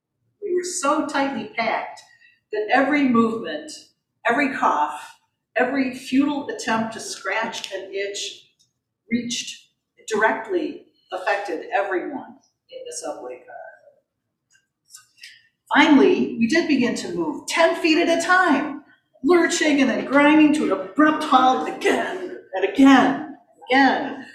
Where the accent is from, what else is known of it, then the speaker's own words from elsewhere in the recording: Michigan, United States; I grew up in Michigan.